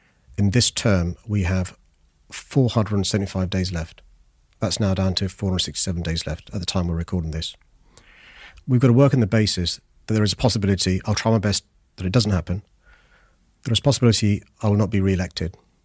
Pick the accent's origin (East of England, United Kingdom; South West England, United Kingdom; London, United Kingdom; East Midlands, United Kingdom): London, United Kingdom; Tooting; I was born in Tooton in St. George's Hospital. Mm. I first lived a mile up the road in the Henry Prince estate on a council estate.